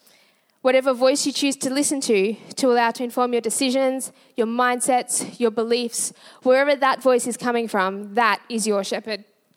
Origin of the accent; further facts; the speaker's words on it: Melbourne, Victoria, Australia; Now for me, a millennial who was born and raised in Melbourne, I can't say that looking after mass flocks of sheep was a common part of my upbringing.